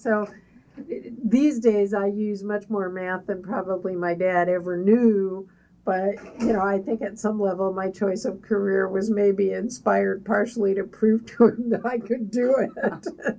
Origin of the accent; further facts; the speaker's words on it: Tucson, Arizona, United States; also born or lived in New York; I was born in New York and grew up in Tucson, Arizona